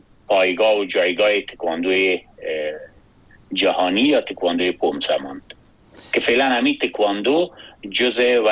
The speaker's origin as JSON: {"language": "Persian", "region": "Kabul", "country": "Afghanistan", "tie": "born there", "said": "ما دقیقا 56 سال پیش در یک خانواده فرهنگی در کابل زاده شدیم"}